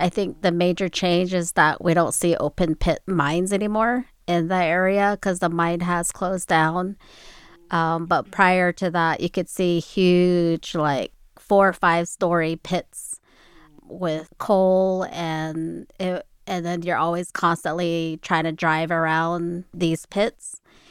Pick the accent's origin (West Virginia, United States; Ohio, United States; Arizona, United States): Arizona, United States; Black Mesa; So I'm originally from the Navajo Nation, which is one of the largest reservation in the United States, located up in Northern Arizona, New Mexico, and Utah. And my community is called Black Mesa